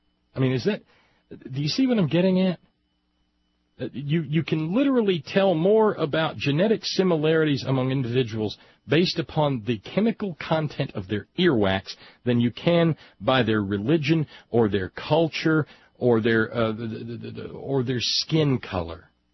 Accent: United States; I'm an American, damn it. I'm not a Celt.

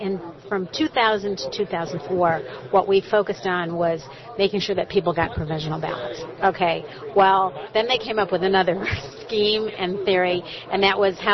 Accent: Ohio, United States; I'm originally from Ohio and am working very closely with the gubernatorial and Senate candidates, Tom Strickland and Sherrod Brown.

